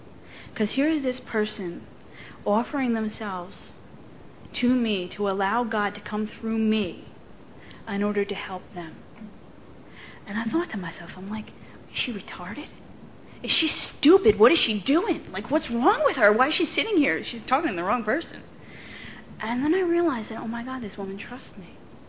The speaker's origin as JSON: {"language": "English", "country": "Ireland", "said": "I'm sarcastic, I'm Irish"}